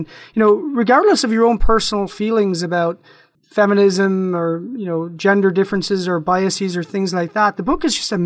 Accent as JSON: {"language": "English", "country": "Ireland", "tie": "born or raised there", "lives_now": "United States", "said": "So I grew up in Ireland."}